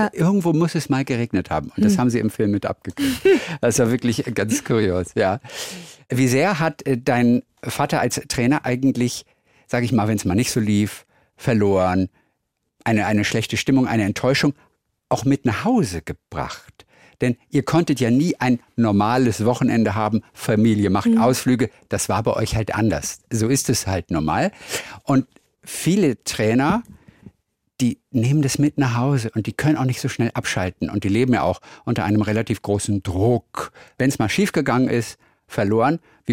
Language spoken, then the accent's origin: German; Hamburg, Germany; Ich komme aus Hamburg.